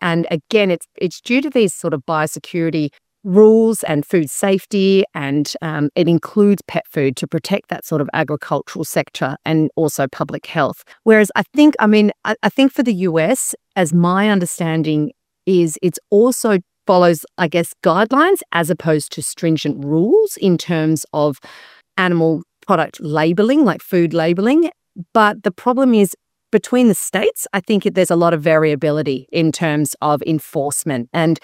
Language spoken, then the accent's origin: English; Sydney, New South Wales, Australia; and I'm from Sydney, Australia, and that's where I'm working at the moment.